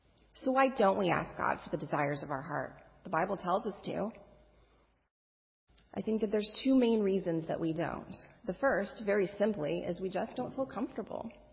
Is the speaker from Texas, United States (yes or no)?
yes; Texas, United States; I'm from Texas, and my family's out of state, and some of my friends that I grew up with are out of state